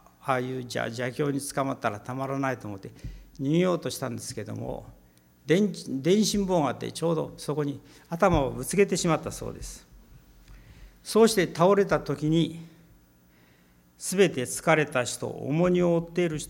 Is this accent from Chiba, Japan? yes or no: no; Kanazawa, Ishikawa, Japan; 金沢といえば私の郷里でございますけれども